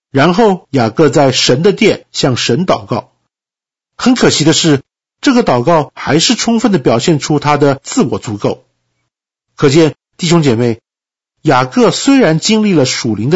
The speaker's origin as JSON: {"language": "Chinese", "country": "China", "said": "在宗教生活上，我们中国人总是用无事不登三宝殿来自嘲"}